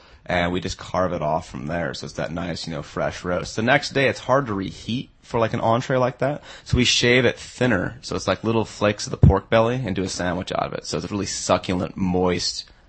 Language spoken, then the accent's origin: English; South Dakota, United States; I'm from South Dakota.